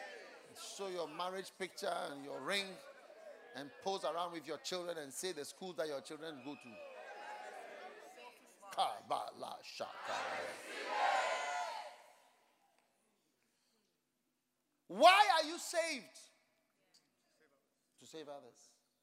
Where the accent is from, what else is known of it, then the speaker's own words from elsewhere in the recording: Ghana; I mean in other countries, but I'm from Ghana